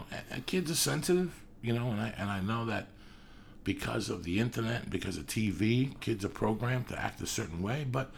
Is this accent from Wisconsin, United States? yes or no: no; North Bergen, New Jersey, United States; when I was growing up in North Bergen, it was a fight every day.